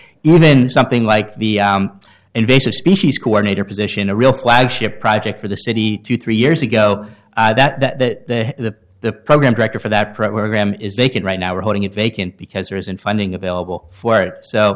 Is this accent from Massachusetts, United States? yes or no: yes; Boston, Massachusetts, United States; I came from Boston, where they're still paying off their big tunnel.